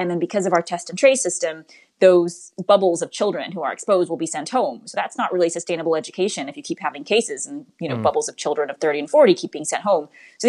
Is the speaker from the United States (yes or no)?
yes; Florida, United States; I've seen it in Florida, my home state as well.